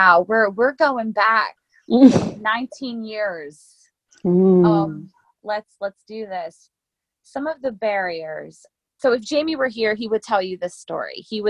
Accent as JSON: {"language": "English", "country": "United States", "said": "I just knew I'm American, and not that there's anything wrong"}